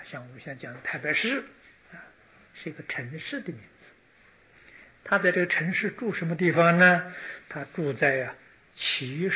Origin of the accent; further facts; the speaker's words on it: China; 所以我们中国人叫它做五天竺啊